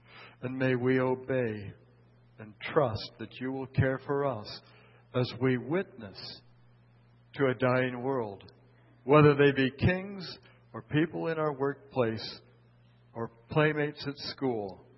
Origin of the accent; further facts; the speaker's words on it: United States; when I grew up, I was born in America. Of course I'm a Christian.